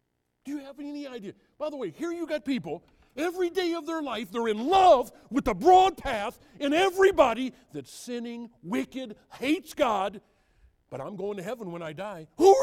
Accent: United States; I'm an American. I can be a St. Louis Cardinal fan.

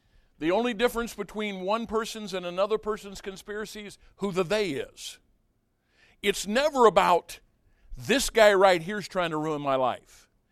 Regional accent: United States; I can speak on this because I am an American

